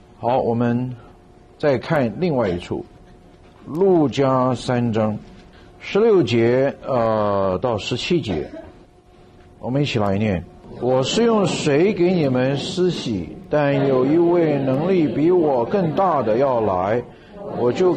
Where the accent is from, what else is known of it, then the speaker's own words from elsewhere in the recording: China; 那么对于我们中国人来讲的话，我们就是说旗帜鲜明，划清界限，这是我们中国人的话。